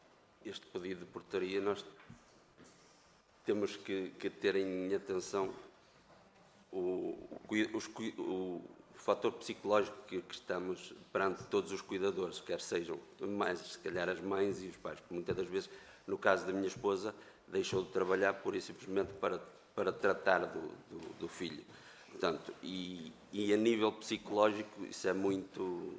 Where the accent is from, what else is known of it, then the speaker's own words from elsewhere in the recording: Penafiel, Norte, Portugal; E nós somos do Norte, somos de Penafiel